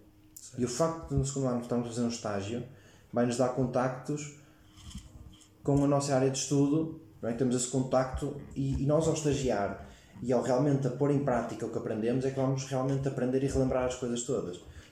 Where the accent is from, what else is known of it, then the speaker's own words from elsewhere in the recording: Lousada, Norte, Portugal; como eu sou de Lousada e Penafiel aqui ao lado, são 10 minutos de casa